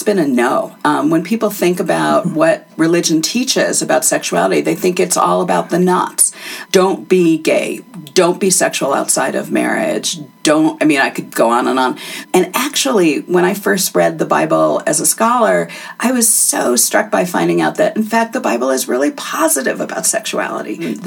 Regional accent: Connecticut, United States; I grew up in Connecticut and did most of my education in Connecticut.

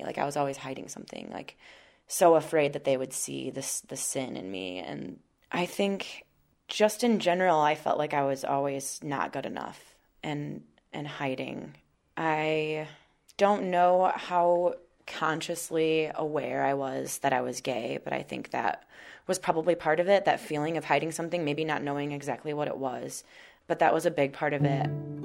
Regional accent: Hudsonville, Michigan, United States; I'm 27. I grew up in Hudsonville, which is not too far from Grand Rapids.

